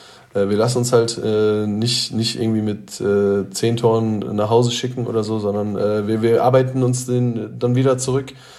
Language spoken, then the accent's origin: German; Detmold, North Rhine-Westphalia, Germany; Ich komme aus Detmold oder bin in Detmold geboren.